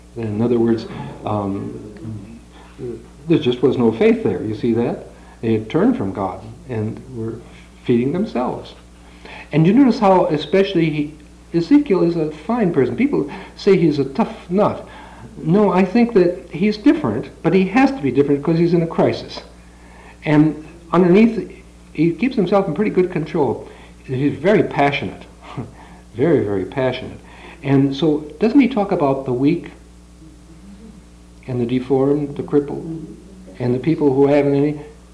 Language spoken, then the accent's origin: English; Wisconsin, United States; I come from Wisconsin, and our extended family relationship is still very strong.